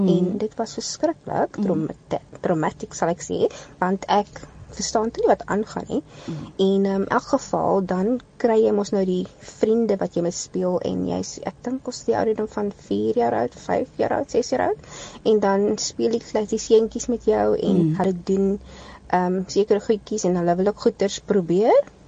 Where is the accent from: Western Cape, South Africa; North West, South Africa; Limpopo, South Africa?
Western Cape, South Africa; Elsies River; ek het groot geword in Elsie Rivier in 'n pandokhuisie.